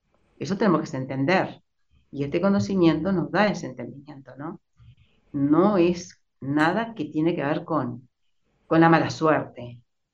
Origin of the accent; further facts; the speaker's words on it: Salta, Argentina; nosotros éramos del interior y por lo tanto cuando vinimos a la ciudad, yo soy salteña